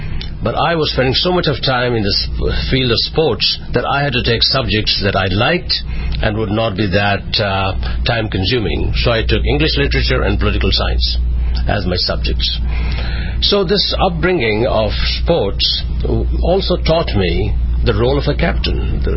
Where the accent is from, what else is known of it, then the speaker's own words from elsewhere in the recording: Jammu and Kashmir, India; I grew up in Kashmir in a family that was involved with business, with a merchant family, and also in politics.